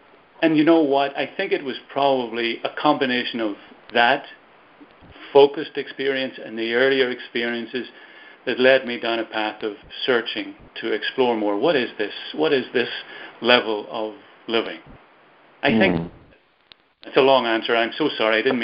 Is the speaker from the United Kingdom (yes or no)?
yes; Belfast, Northern Ireland, United Kingdom; You can hear from my accent that I'm from Ireland, maybe. From Belfast, actually, a place of conflict for many, many, many years. I grew up in the midst of it. But I also grew up in on the outskirts of Belfast, which is actually a beautiful city